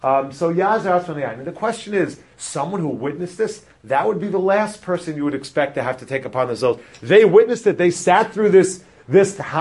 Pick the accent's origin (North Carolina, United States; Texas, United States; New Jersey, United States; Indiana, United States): New Jersey, United States; Teaneck; I grew up in Teaneck with this Rosh Yeshiva. I was very close to his father. And when I grew up in Teaneck, now there's about 30 shuls in Teaneck.